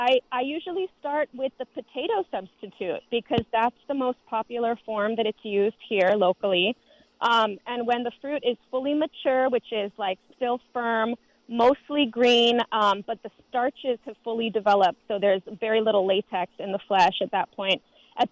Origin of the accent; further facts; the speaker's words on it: Israel; I'm originally from Israel, which has a really strong co-op sector